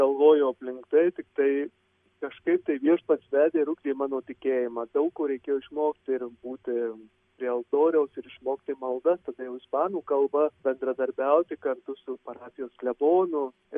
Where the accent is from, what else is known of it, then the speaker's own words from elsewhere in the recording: Marijampolė, Marijampolė County, Lithuania; Gimiau Marijampolėje 73 metais, buvau pakrikštytas Marijampolės bazilikoje, pabaigiau vidurinę mokyklą